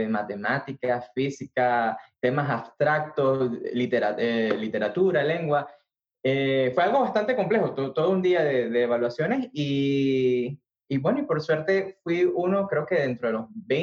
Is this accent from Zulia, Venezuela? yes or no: no; Cumaná, Sucre, Venezuela; moved away as an adult; now in United States; yo soy oriental, soy de Cumaná, Estado Sucre, muy orgulloso de la primogénita del continente. Y en el 2008 tuve la gran oportunidad de comenzar mi pregrado en el Myra College en Upstate New York